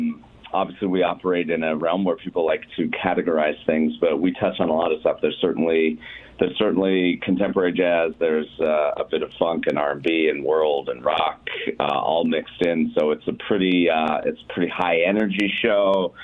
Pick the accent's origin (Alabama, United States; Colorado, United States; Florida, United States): Colorado, United States; Boulder; now in Los Angeles, United States; I moved to LA right after I graduated high school. I'm from Boulder, Colorado originally, and I moved